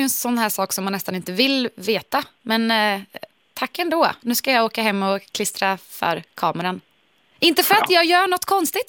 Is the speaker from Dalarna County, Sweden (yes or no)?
no; Mariestad, Västra Götaland County, Sweden; När jag fortfarande bodde hemma i Mariestad så följde jag alltid med min mamma och pappa